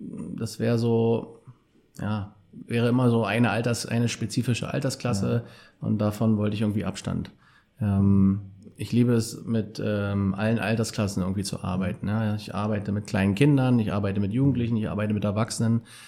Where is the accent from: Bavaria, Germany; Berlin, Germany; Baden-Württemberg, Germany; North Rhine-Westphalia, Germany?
Berlin, Germany; born there; wie schon gesagt. Ich bin 1980 geboren in Berlin